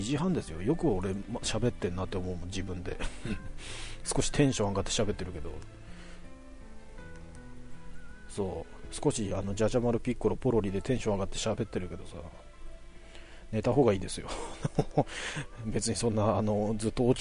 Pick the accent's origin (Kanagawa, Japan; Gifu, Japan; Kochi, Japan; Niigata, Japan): Kanagawa, Japan; 関東、まあ自分神奈川ですけど、